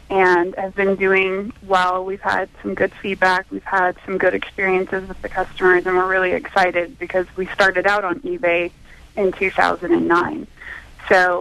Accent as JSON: {"language": "English", "region": "California", "country": "United States", "tie": "born or raised there", "said": "I grew up in Southern California with my grandparents, and they were 1950s aficionados"}